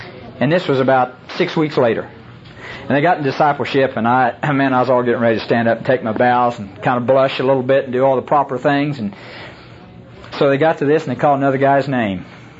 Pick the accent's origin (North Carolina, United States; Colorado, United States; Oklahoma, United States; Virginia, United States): Oklahoma, United States; And for an old kid that was born and raised in Oklahoma, you know, that's quite an experience.